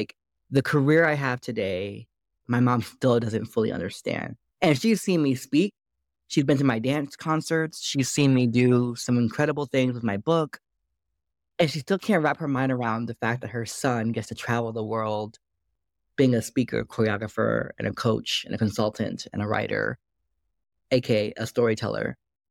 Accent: New Jersey, United States; also born or lived in Bay Area, California; now in Atlanta, United States; I always say I'm a Jersey boy through and through. I was raised in Jersey, North Jersey. So Jersey might come out a little bit at this time of the day

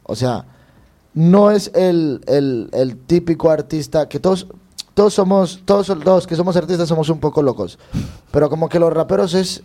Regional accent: Colombia; Y en mi tierra es como, primo, déjame el coche, y nos fuimos todos, parceros, ¿sabes? Somos como más yo opino, por lo que he visto, nosotros en Latinoamérica, en Colombia específicamente hablando, es como que más despreocupado con las cosas, ¿no?

